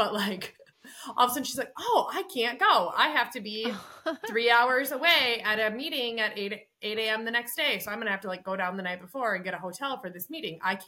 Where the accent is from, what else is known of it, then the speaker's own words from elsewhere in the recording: Minnesota, United States; We grew up like on the Minnesota side of the border, but they kind of call it outstate Minnesota, like rural Minnesota.